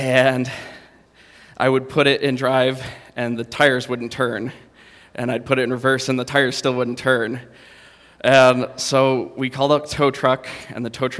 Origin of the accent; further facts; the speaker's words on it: New York, United States; but I got stuck, and I, you know, as a New Yorker, I did everything I could to get it unstuck.